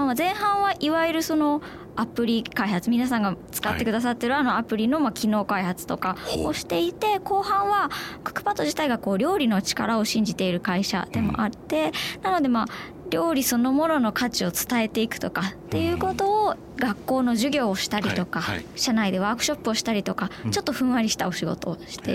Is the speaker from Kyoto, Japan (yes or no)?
no; Nagano, Japan; born there; 生まれは長野です。